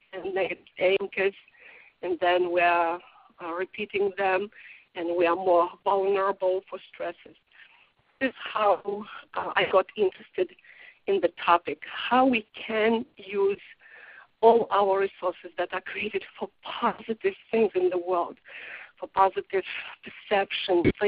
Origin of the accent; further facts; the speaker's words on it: Russia; accent: Russian English; English is a second language; My English still is Russian English. I'm originally from Russia.